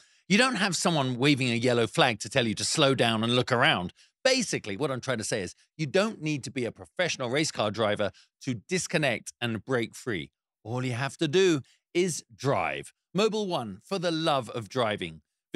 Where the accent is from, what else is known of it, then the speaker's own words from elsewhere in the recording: United Kingdom; because I'm British